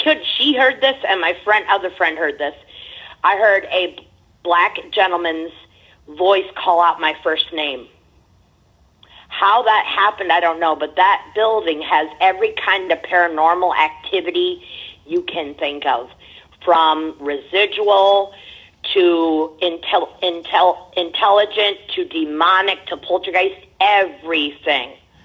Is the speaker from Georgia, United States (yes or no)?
no; Naples, Florida, United States; now in Monroe, United States; I'm a cheesemaker, but originally from Naples, Florida.